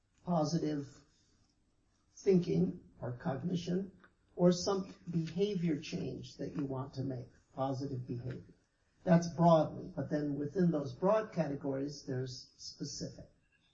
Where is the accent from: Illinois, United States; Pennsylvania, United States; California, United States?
California, United States; Los Angeles; because I grew up in Los Angeles, and half of Los Angeles is not born in America. They're Mexicans.